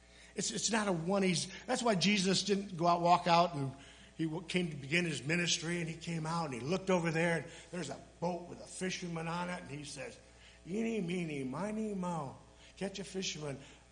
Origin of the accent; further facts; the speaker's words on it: Kalamazoo, Michigan, United States; I said, no, I was from Kalamazoo, Michigan.